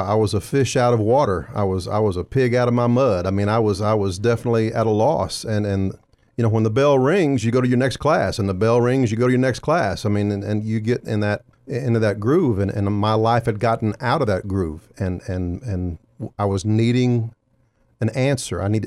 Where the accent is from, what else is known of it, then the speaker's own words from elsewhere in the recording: Lakeway, Texas, United States; we're from Lakeway, Texas. We're from Lakeway, Texas, a very affluent area of the southwest side of Austin.